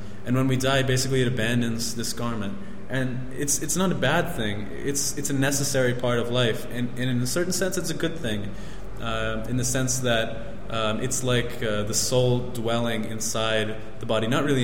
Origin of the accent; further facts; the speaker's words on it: United States; now in Bangalore, India; Yeah, basically, I'm an American. I came to Bangalore about 6 months ago.